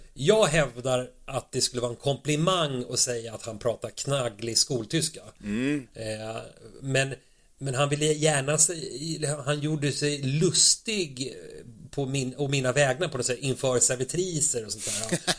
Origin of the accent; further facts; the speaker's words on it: Sweden; när de förstod att vi var från Sverige och allting.